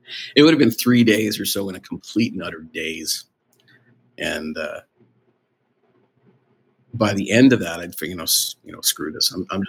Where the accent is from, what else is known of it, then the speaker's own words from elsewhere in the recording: Toronto, Ontario, Canada; I grew up in Toronto in Scarborough and went to university, York University.